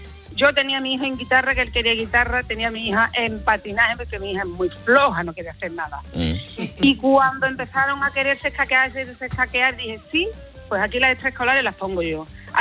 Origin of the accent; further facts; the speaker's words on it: Seville, Andalusia, Spain; soy una autora sevillana que también escribo teatro.